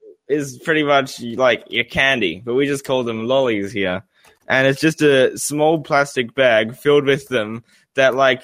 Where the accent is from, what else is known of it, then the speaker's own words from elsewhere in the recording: Australia; accent: Australian; if you can't tell by my profile picture and my accent, I'm Australian.